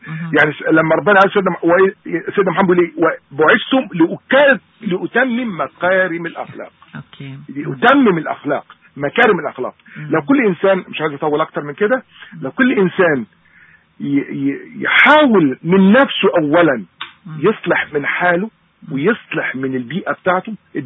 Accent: Egypt; ولكن انك في مثل عندنا في مصر يقولك احترم تحترم

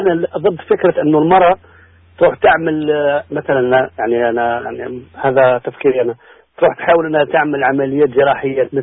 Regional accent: Algeria; إحنا عندنا في الجزائر بنت صبية يعني بنت حلوة صغيرة رشيقة بتحب الحياة

